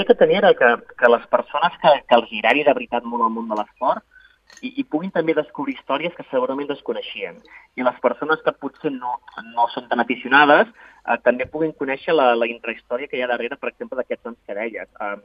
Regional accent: Sabadell, Catalonia, Spain; Jo soc de Sabadell, aquí tocant a Barcelona

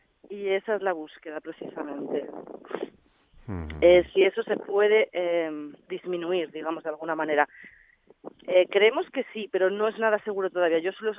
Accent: Logroño, La Rioja, Spain; yo soy de Logroño, se hizo allí y funcionó muy bien.

